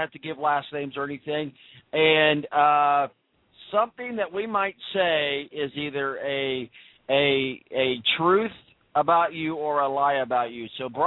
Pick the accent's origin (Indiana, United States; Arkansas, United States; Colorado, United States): Indiana, United States; Evansville; now in Indianapolis, United States; I'm from Indianapolis. Well, I'm from Evansville, Indiana, but I live in Indianapolis, Indiana now with my wife.